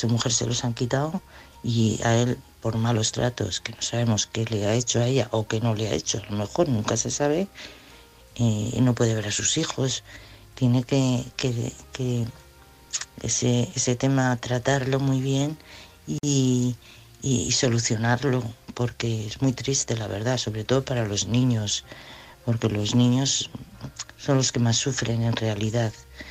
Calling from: Madrid, Community of Madrid, Spain

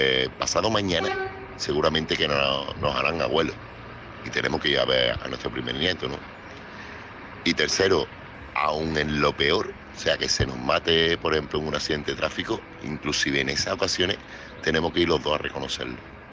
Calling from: Seville, Andalusia, Spain; corresponsal de Sevilla.

